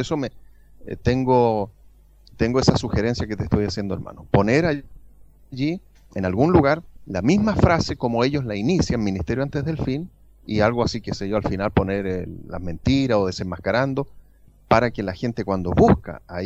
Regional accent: Chile; mucha gente en mi país de Chile

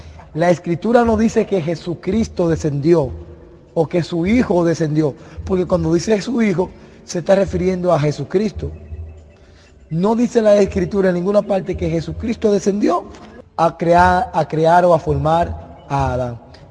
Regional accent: Dominican Republic; Me presento … de República Dominicana.

